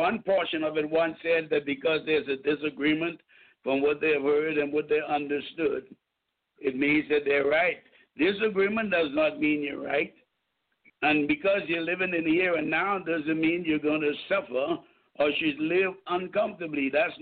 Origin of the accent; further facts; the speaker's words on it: Nassau, New Providence, Bahamas; now in Columbia, United States; I'm originally from Nassau, Bahamas, under the leadership of Dr. Miles Monroe. I am currently living in Columbia, South Carolina